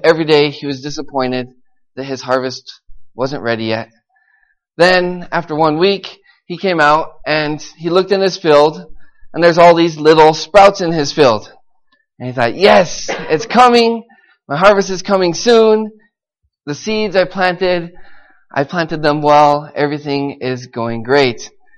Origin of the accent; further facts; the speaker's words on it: United States; for me, I'm not American anymore. And so it's good to hear how different people are growing in America